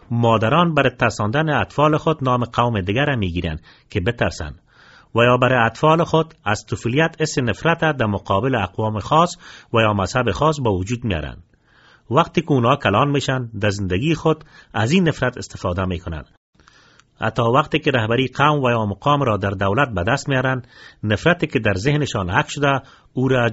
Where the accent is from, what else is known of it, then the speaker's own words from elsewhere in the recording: Afghanistan; حداقل این را باید قبول کنیم که همه ما افغان هستیم. افغانستان وطن ماست.